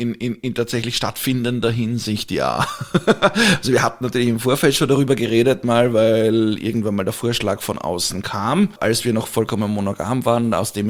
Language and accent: German; Vienna, Austria; bei uns in Wien